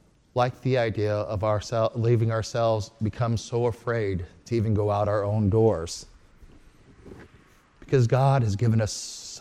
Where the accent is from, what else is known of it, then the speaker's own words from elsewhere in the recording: Midwest, United States; You know, when I was a kid, as you all know, I'm from the Midwest.